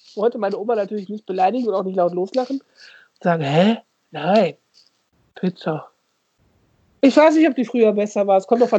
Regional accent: Osnabrück / East Westphalia border region, Germany

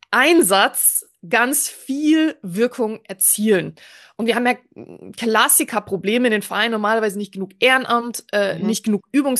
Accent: Ingolstadt, Bavaria, Germany; Ich komme ursprünglich aus Ingolstadt und da hat auch meine Vereinskarriere als 13-Jährige gestartet.

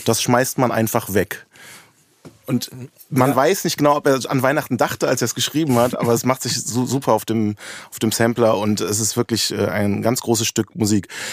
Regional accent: Düsseldorf, North Rhine-Westphalia, Germany; Ich bin auch aus Düsseldorf.

